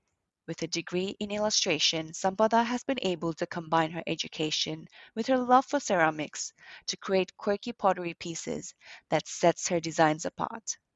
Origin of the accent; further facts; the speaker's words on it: Nepal; growing up in Nepal, it's myself, I like I'm so desensitized to all the changes that have happened.